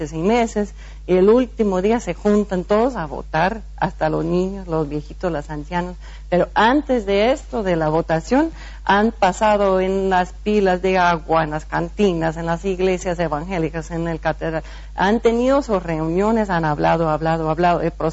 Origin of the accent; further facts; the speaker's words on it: Canada; yo siento que el trabajo mío como canadiense es ir destapando los oídos canadienses